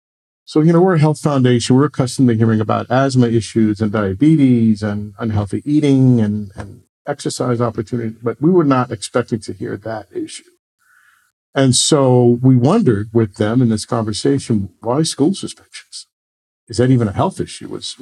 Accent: New York City, New York, United States; I grew up in the South Bronx, New York City.

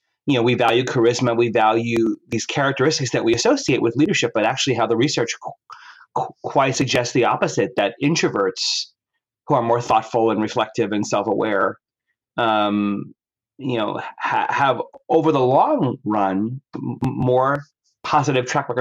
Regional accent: New York, United States; Well, I grew up in New York. So right away, there's a particular context around, you know, size and scale of the world and human achievement and ambition. I grew up in a New York Italian family.

